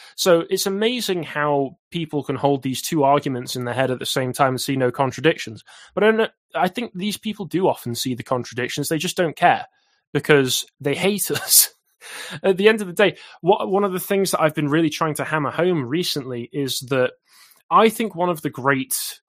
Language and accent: English; Crewe, North West England, United Kingdom; I'm from Cheshire. I'm mainly from a town called Crewe. I have, it's a bit of a desolate wasteland now.